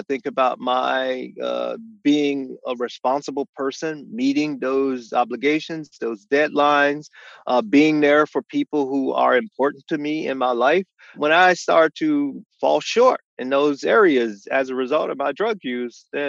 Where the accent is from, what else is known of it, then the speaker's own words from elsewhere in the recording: Miami, Florida, United States; Yeah, so I grew up in Miami in the 1960s, 1970s, and the early 80s.